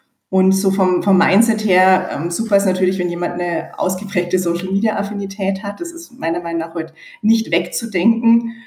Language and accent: German; Nuremberg, Bavaria, Germany; moved away as an adult; Ich komme ursprünglich aus Nürnberg und bin vor 7 Jahren eben auch für die Stelle bei Egger dann eben als Corporate HR Head umgezogen